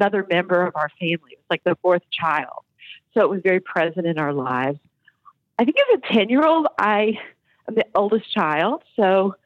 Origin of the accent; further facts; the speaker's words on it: Ashland, Kentucky, United States; Yeah, I'm a small-town girl. I grew up in Ashland, Kentucky. It's a small-town in eastern Kentucky.